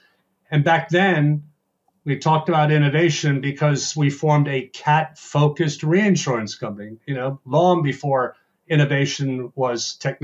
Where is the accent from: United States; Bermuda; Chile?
Bermuda; also born or lived in Canada; I grew up in Bermuda, and I'm one of those sort of oddballs in the sense that I left the island